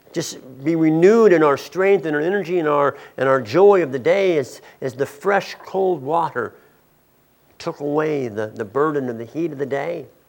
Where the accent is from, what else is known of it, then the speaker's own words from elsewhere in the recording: San Diego, California, United States; I grew up in San Diego, and sometimes down in San Diego, it would get pretty hot.